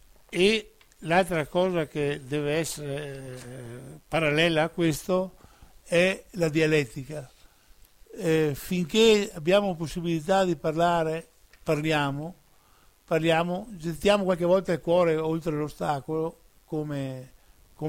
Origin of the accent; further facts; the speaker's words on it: Veneto, Italy; noi non veniamo da lontano per andare lontano, veniamo dalla Serenissima ma vogliamo andare lontano.